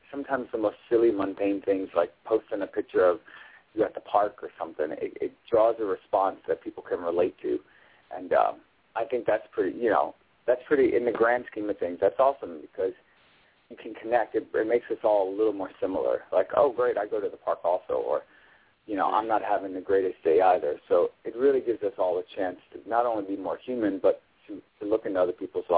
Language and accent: English; Brooklyn, New York, United States; You know, growing up in Brooklyn, there weren't very many artists that I saw.